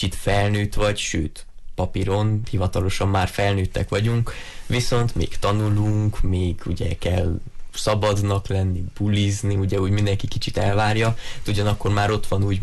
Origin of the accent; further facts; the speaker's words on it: Gheorgheni, Harghita, Romania; Nem, én Gyergyószentmiklósi vagyok.